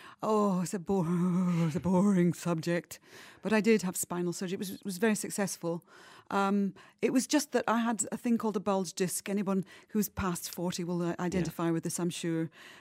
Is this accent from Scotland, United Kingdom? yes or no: yes; Scotland, United Kingdom; But the fact that I was born and bred there and brought up in Scotland, and that's just a part of who I am. You can hear it in my voice. I never lost my accent and I never will